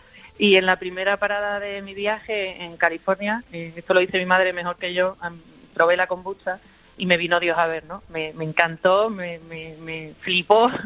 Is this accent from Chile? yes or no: no; Fregenal de la Sierra, Extremadura, Spain; En Fregenal de la Sierra, que es un pueblo pequeñito, somos parte de la España vaciada, no llegamos a los 5.000 habitantes